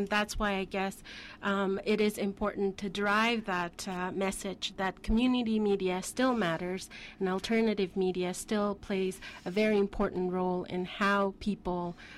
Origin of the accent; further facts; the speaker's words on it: El Salvador; I mean, I come from El Salvador, and in El Salvador, when we had a civil war